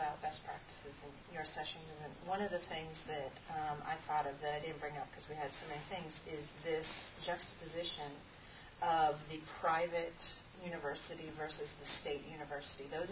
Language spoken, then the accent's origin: English; Connecticut, United States; I'm originally from Connecticut